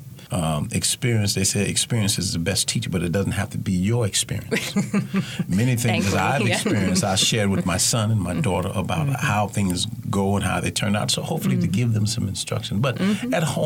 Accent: Chicago, Illinois, United States; Because it's only, we're originally from Chicago.

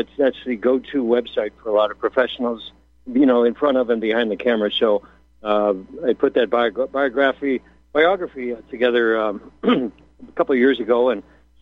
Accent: Italy; born there; English is a second language; I was bilingual when I was a young child. I was born in Italy, and I had to learn English as a second language.

